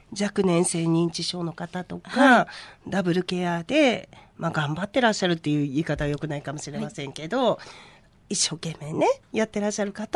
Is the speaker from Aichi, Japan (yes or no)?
yes; Seto, Aichi, Japan; 私あの、まあ、瀬戸で生まれて瀬戸で育って